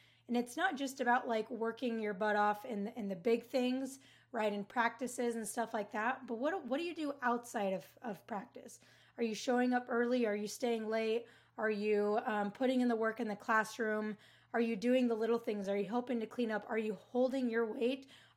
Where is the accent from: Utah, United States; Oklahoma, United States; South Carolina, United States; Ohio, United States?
Utah, United States; So I ended up actually transferring to Utah State, which is my home state, about 2 hours away from where my parents lived at the time. And I assumed that because I was from there